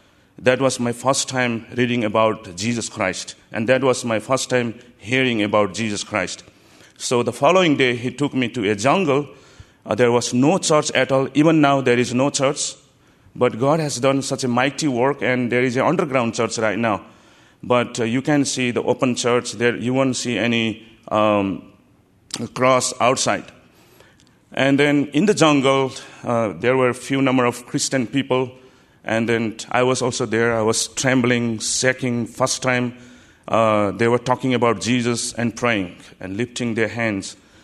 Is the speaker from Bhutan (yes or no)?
yes; Bhutan; I was the first son in my family, and I am from Bhutan. Bhutan is a very tiny country, north of India and south of China, sandwiched between China and India. It's a very tiny country and almost 85% Buddhism.